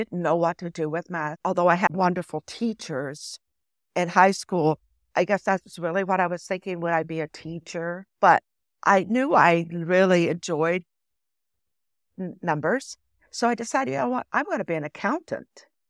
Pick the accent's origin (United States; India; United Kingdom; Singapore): United States; Ohio; I grew up in Ohio. So they have the standardized test.